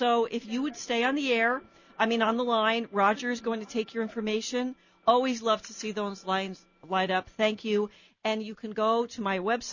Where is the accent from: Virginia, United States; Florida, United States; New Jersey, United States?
New Jersey, United States; And I don't know if you know this, but I'm from New Jersey.